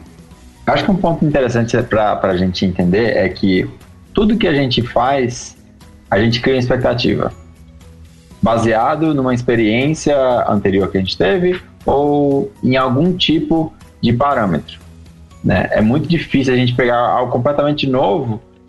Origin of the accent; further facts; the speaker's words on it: Natal, Rio Grande do Norte, Brazil; tive o privilégio de passar agora um mês na minha terrinha, lá no Natal. Então, assim, e eu morei 25 anos em Natal.